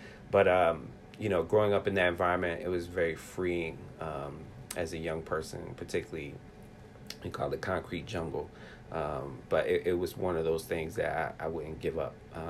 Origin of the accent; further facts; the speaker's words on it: Brooklyn, New York, United States; I grew up in Brooklyn, New York, in pre-gentrified Fort Greene. I grew up in a pretty difficult neighborhood, in particular during the crack era of the 80s.